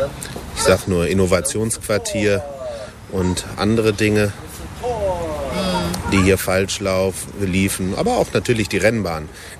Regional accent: Frankfurt, Hesse, Germany; Ja, aber als Frankfurter muss man natürlich auch das Wohl von Frankfurt.

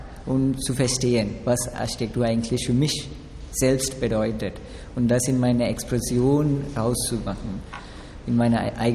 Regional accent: India; German is a second language; moved away as an adult; now in Frankfurt, Germany; ich komme aus Indien.

